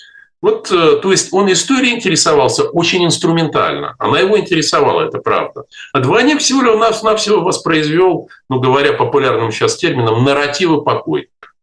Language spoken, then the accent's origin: Russian; Ukraine; now in Moscow, Russia; я сам же вырос на Украине, ну, немалую часть жизни прожил.